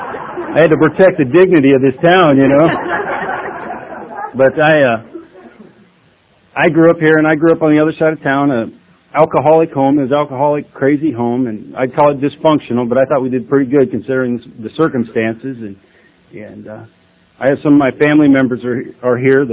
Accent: Council Bluffs, Iowa, United States; I'm from right here. I'm from Council Bluffs, Iowa. I grew up here. I haven't been here in about 18 years, but I'm from Council Bluffs, Iowa.

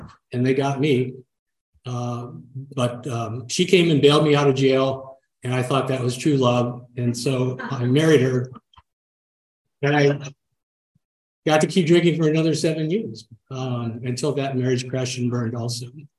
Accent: St. Louis, Missouri, United States; My parents stayed together. I never really had what I call a troubled childhood. I grew up in St. Louis. I got sent to private schools.

